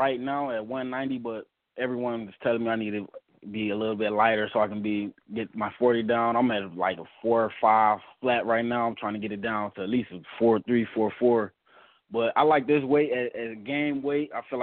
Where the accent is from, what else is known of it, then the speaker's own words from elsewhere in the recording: Cleveland, Ohio, United States; Stop the violence, because I'm from Cleveland, Ohio. There's a lot of violence and stuff going on, and killings and homicides.